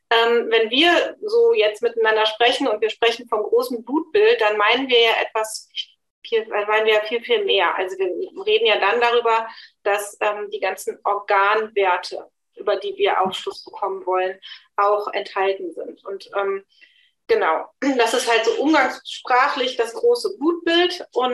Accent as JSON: {"language": "German", "town": "Cologne", "region": "North Rhine-Westphalia", "country": "Germany", "said": "ich komme aus Köln."}